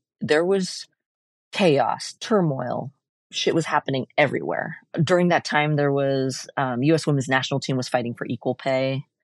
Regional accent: Portland, Oregon, United States; Because I was born and raised here in Portland.

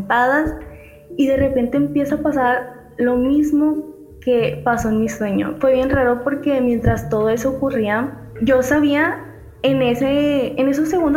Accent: Mexico; yo soy de México. Me encontraba en ese tiempo estudiando la preparatoria en cuarto semestre.

